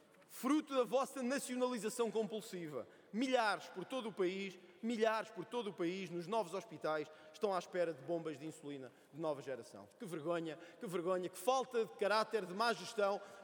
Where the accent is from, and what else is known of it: Portugal